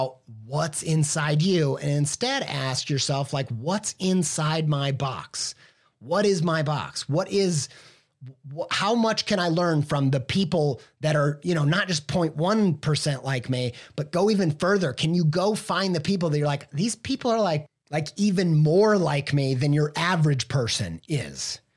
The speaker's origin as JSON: {"language": "English", "region": "Indiana", "country": "United States", "tie": "born or raised there", "accent": "Midwestern", "said": "No, I grew up not in the southern half of France, but southern Indiana."}